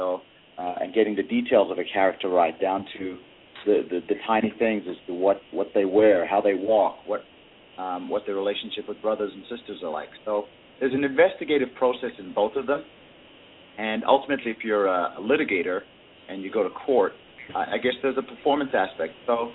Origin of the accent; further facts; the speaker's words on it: South Africa; growing up in South Africa during apartheid, I had it pretty good.